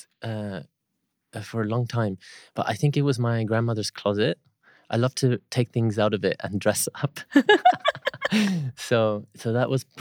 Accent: Nigeria; also born or lived in Lagos; I grew up in Nigeria. I moved around, so I was in the north for a bit, and then most of the rest of the time that I was there, I was in Lagos.

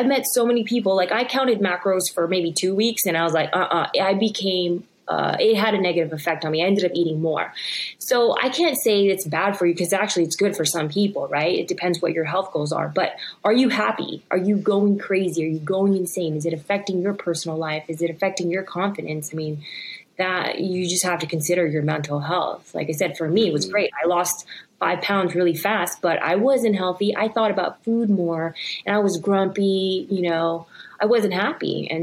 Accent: Philippines; born there; I was born in the Philippines.

